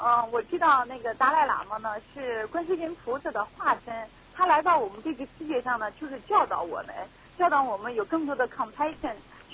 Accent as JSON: {"language": "Chinese", "region": "Tianjin", "country": "China", "moved": "yes", "lives_now": "Australia", "said": "我是从中国大陆过来的。"}